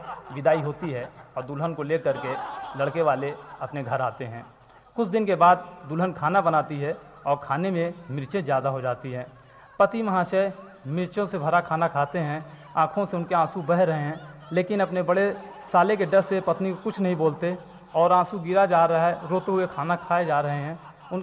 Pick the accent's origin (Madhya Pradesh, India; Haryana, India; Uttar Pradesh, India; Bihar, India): Uttar Pradesh, India; Mirzapur; हमारे शहर मिर्ज़ापुर में भी कर्फ्यू लगा।